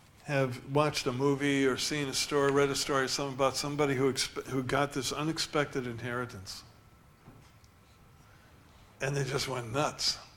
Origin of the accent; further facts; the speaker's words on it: Washington, District of Columbia, United States; born there; This year, on July 20th, 72 years ago, I was born in Washington, D.C. in the Columbian Women's Hospital.